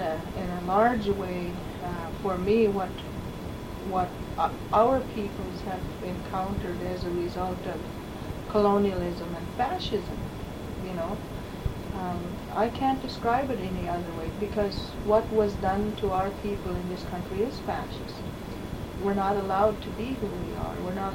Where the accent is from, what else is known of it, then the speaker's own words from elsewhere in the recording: Canada; there's some things about being Canadian